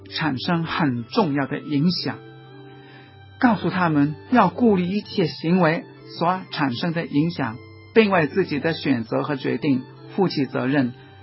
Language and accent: Chinese; China; 我们中国人也说，冰冻三尺非一日之寒